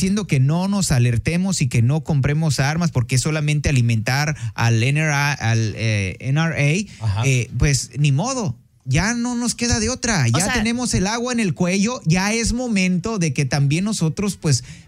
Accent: Michoacán, Mexico; Me vine de Michoacán y aquí está peor.

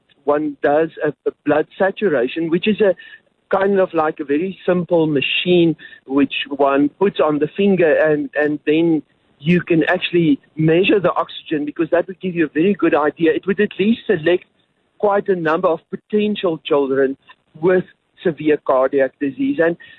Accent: Free State, South Africa; I mean, I'm from the Free State, I'm Dumfantine

